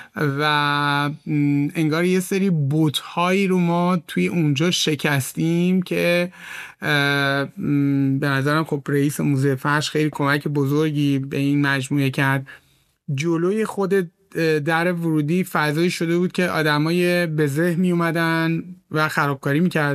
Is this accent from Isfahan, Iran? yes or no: yes; Isfahan, Iran; born there; من خودم متولد اصفهانم و عرق دارم بهش